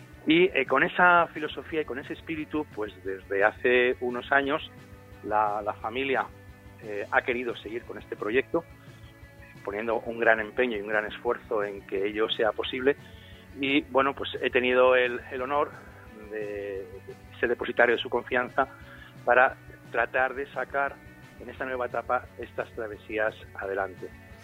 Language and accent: Spanish; Madrid, Community of Madrid, Spain; born there; yo soy nacido en Madrid, pero sí, por parte de padre la familia es del norte. Bueno, por parte de padre del norte y por parte de madre asturianos